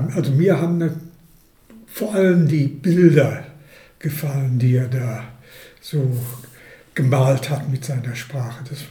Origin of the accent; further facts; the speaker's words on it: Hagen, North Rhine-Westphalia, Germany; Ja, ich komme aus Hagen und bin mit der Literatur verbandelt seit den frühen 80er Jahren.